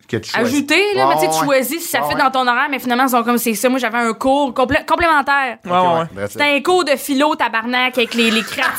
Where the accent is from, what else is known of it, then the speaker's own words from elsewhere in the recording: Drummondville, Quebec, Canada; je vomissais sur la galerie chez nous à Drummond, je me rappelle